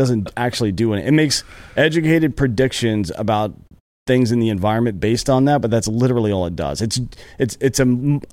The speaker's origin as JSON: {"language": "English", "region": "Carolinas and Georgia", "country": "United States", "tie": "born or raised there", "said": "Like where we grew up in the Carolinas and Georgia, every fucking downtown has that."}